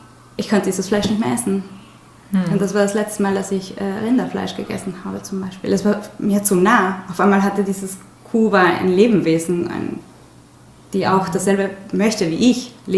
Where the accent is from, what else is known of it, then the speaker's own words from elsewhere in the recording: Mexico; German is a second language; Ich komme aus Mexiko